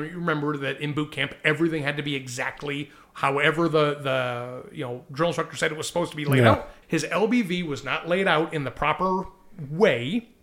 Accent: Salinas, California, United States; I grew up in Salinas.

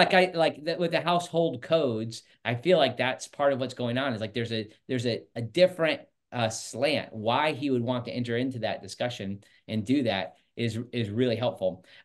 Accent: Chicago, Illinois, United States; I grew up in the Chicago area, and I had the privilege, honor of going to Wrigley Field many times

